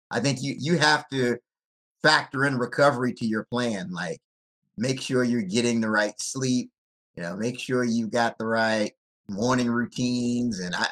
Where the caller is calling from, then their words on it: Clinton, Maryland, United States; I'm 20 minutes. I'm 20 minutes from the city. I'm at Clinton, Maryland is the name of my area. So we're 20 minutes from D.C.